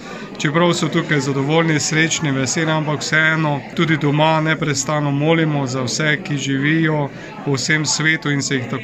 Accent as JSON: {"language": "Slovenian", "region": "Prekmurje", "country": "Slovenia", "said": "Bog povrni, Bog plati, kot pravimo Prekmurci"}